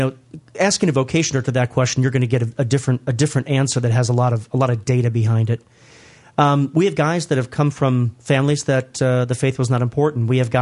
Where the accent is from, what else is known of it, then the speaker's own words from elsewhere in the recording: Stow, Ohio, United States; also born or lived in Akron; I'm a cradle Catholic and a cradle Northeastern Ohioan. I grew up in Stowe, Ohio. Was born in Akron, Ohio.